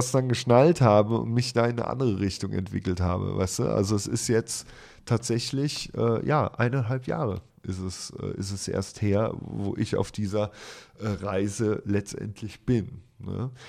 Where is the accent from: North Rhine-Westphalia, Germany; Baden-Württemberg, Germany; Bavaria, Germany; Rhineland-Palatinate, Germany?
Rhineland-Palatinate, Germany; Klotten; Aufgewachsen in Klotten an der Mosel, fraßen wir im Herbst die Trauben aus dem Weinberg